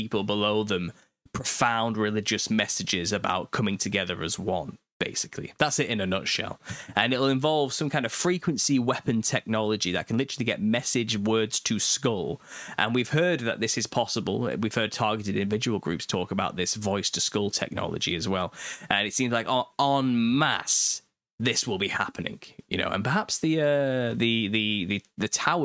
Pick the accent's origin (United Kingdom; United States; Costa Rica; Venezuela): United Kingdom; I'm British as well.